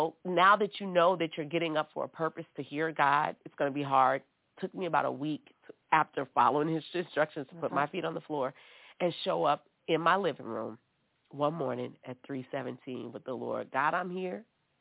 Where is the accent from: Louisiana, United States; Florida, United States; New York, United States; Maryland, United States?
Louisiana, United States; New Orleans